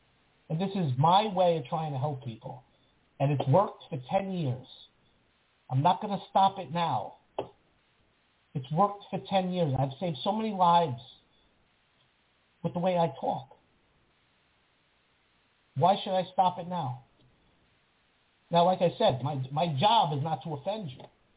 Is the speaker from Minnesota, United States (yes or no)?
no; New York, United States; I'm a New Yorker. Can't help it.